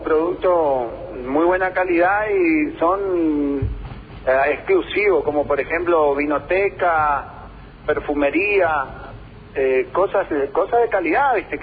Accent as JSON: {"language": "Spanish", "country": "Argentina", "said": "Yo como argentina y como irigoyense"}